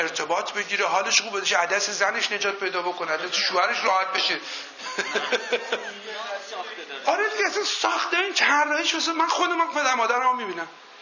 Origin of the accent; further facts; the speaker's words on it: Iran; born there; من توی مملکت به دنیا آمدم و دارم زندگی میکنم.